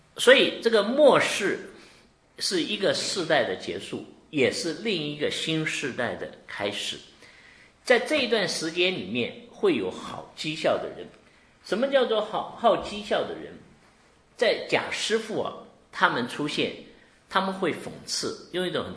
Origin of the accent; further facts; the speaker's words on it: China; 你看我们天天吃，我们中国人吃米吃饭，你会厌吗？